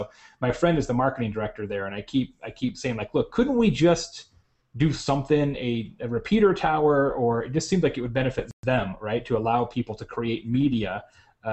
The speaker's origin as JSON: {"language": "English", "region": "Arizona", "country": "United States", "lives_now": "Bloomington, United States", "said": "I'm from Arizona originally, which is how I... the tequila supply is a little limited in Bloomington, Indiana, too"}